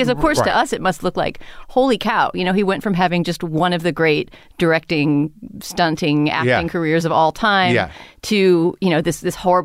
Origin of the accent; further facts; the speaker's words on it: San Antonio, Texas, United States; at least where I grew up in San Antonio, Texas, there were not, it was not easy to see silent movies